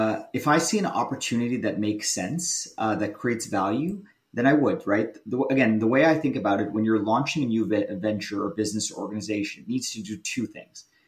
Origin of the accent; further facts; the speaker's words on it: Canada; accent: American; now in United States; even though this guy speaks with an American accent, he's too nice, so I'm Canadian.